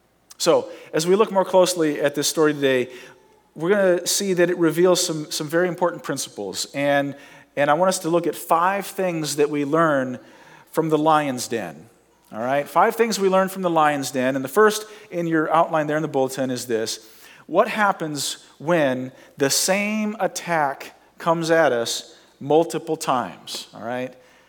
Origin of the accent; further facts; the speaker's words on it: Nebraska, United States; I grew up in Nebraska, and many of you know that yesterday my Nebraska Cornhuskers played the Penn State Nittany Lions in college football.